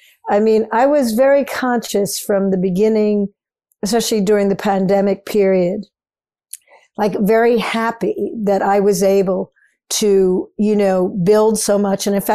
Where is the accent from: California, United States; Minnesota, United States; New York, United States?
New York, United States; And so I felt as a New Yorker and someone who has worked here my whole career